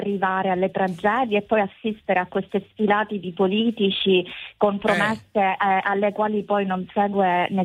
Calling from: Palermo, Sicily, Italy; io sono di Palermo, quindi in quanto siciliana mi sento toccata in prima persona

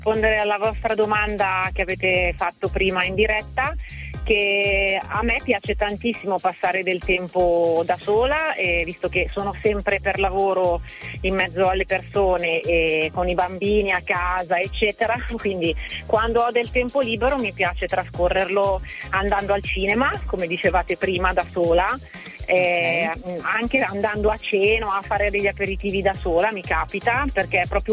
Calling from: Lombardy, Italy; Sono della provincia di Monza e Brianza.

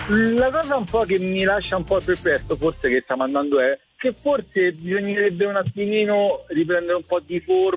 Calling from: Nettuno, Lazio, Italy; Nettuno. Roma.

